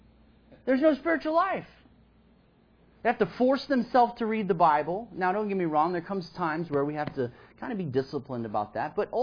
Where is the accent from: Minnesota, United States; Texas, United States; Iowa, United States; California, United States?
Texas, United States; And of course, I grew up in Texas, so I love guns.